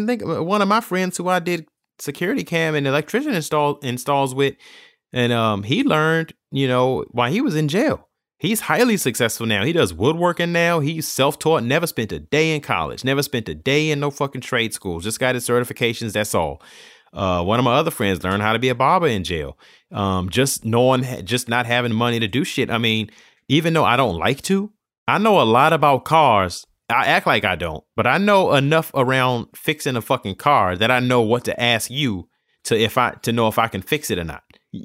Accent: Charlotte, North Carolina, United States

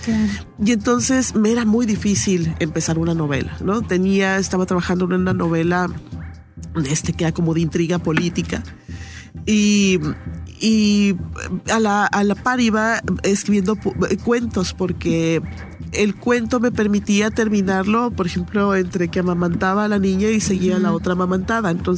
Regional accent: Sonora, Mexico; Mucho por mi niñez, sí, en el Valle del Yaqui, ¿no?

